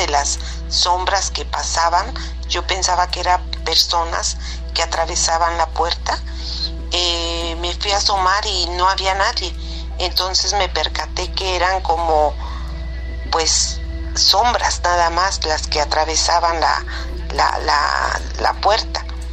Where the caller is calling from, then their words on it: Canada; de Canadá.